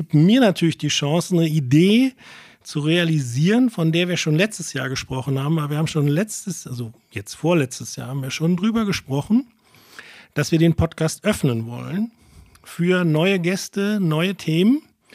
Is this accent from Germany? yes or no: yes; Solingen, North Rhine-Westphalia, Germany; Ja, und ich bin in Solingen aufgewachsen.